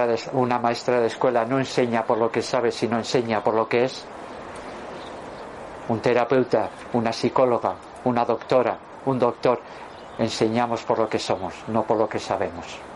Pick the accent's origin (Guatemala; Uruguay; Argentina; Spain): Spain; Durango, Basque Country; Carmelo Cedrún, que además era de mi pueblo, de Durango.